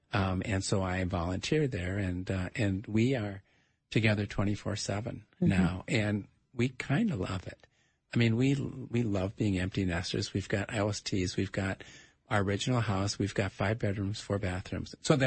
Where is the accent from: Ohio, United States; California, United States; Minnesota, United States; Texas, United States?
Minnesota, United States; Minneapolis; I'm from Lower North Minneapolis, and so my parents moved into an apartment we created for them in the lowest part of our house.